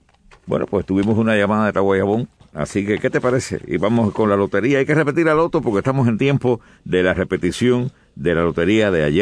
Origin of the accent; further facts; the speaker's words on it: Remedios, Villa Clara, Cuba; yo soy de Remedios y pasé por ahí millones de veces.